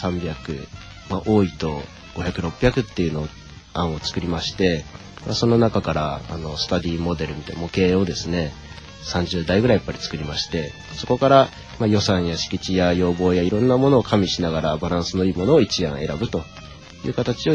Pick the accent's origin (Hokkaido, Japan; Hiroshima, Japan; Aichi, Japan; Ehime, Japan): Aichi, Japan; Toyota; 私がトヨタ市出身ですから